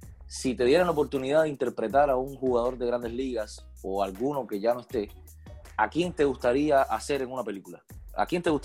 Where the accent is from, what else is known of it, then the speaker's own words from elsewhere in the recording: Puerto Rico; Yo soy Boricua.